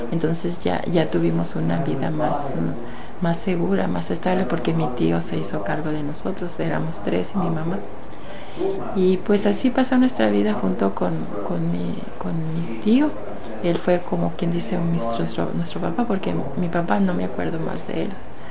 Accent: Juchipila, Zacatecas, Mexico; born there; Nací en Juchipila, Zacatecas, el octubre 3 del 36.

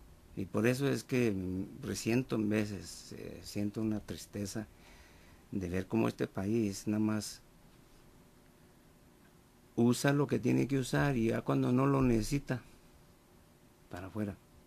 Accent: Mexico; now in United States; A mí no me avergüenza decir que soy mexicano.

